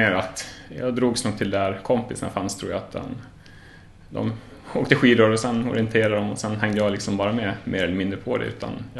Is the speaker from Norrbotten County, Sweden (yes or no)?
no; Sollerön, Dalarna County, Sweden; jag kommer från Sollerön. Det är bara 1,5 mil här från Mora, då, så det är nästgårds i alla fall.